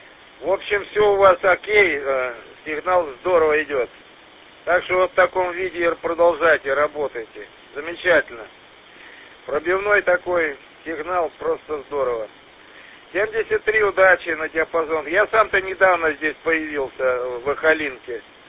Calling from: Smolensk, Smolensk Oblast, Russia; нахожусь в Смоленске.

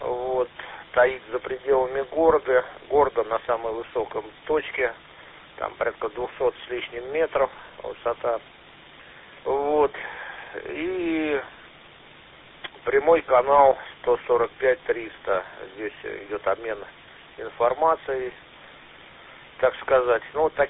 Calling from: Tver, Tver Oblast, Russia; Город Тверь, 5-9

